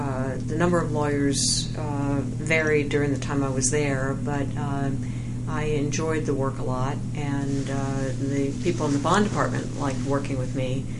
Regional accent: Washington, District of Columbia, United States; Well, I'm from Washington, D.C., one of the few people actually born and raised there.

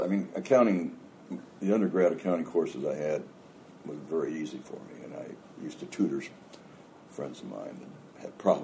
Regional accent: Illinois, United States; Yep, I grew up in Illinois, went to the University of Illinois.

